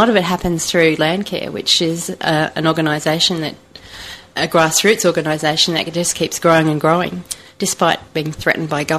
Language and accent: English; Victoria, Australia; also born or lived in Queensland / Sydney; I sort of grew up all over the place. I was born in Queensland, but spent a lot of my early childhood primary school years in country Victoria, on the Murray River